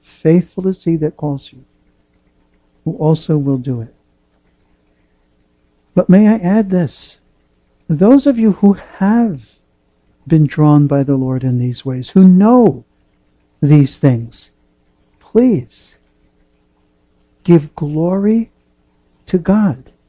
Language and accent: English; United States; I'm from the States, pardon me for that.